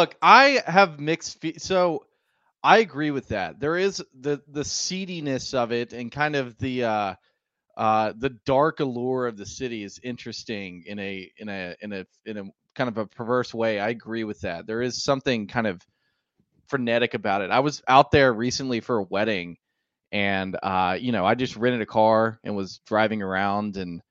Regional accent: Nashville, Tennessee, United States; I grew up in Nashville, Tennessee.

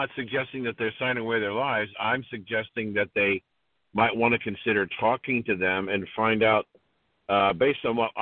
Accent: Columbus, Ohio, United States; I don't live there now, but I was born and raised in Columbus. I am a Buckeye through and through.

